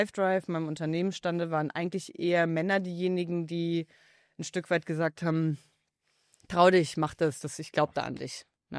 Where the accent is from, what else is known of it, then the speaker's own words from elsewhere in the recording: West Germany, Germany; ich bin jetzt 35, ich bin in einer Welt aufgewachsen in Westdeutschland, wo viele Mamas zu Hause waren